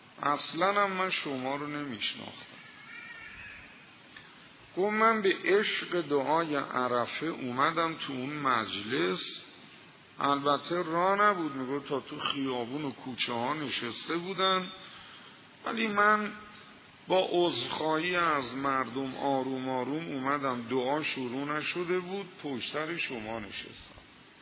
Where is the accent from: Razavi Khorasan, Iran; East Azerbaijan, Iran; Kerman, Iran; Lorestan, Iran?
East Azerbaijan, Iran; Tabriz; سال 1370 اتفاقی من از تبریز اومدم زیارت حضرت رضا